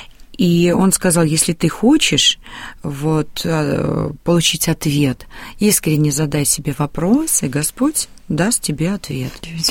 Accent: Pskov, Pskov Oblast, Russia; born there; Ну, я родилась в Пскове, и Псков известен своими зодчими

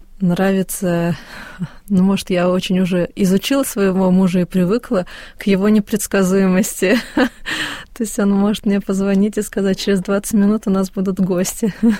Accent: Tatarstan, Russia; Нет, я из Татарстана сама.

